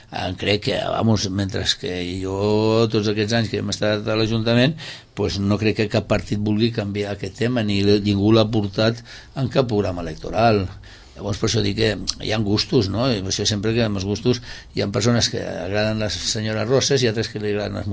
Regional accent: Sitges, Catalonia, Spain; born there; tothom els que som nascuts a Sitges i que hem vist aquest tema ens havia agradat molt

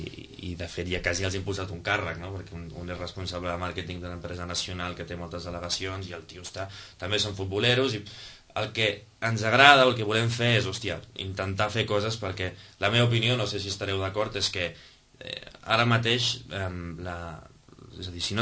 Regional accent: Sitges, Catalonia, Spain; soc de Sitges de tota la vida, m'encanta.

